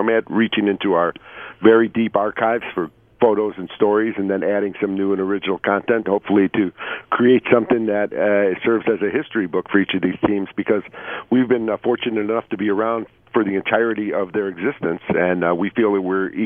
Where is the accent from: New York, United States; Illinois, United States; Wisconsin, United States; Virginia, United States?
Illinois, United States; Chicago; You know, when I was growing up in Chicago in the 60s, the Blackhawks were the hottest ticket in town.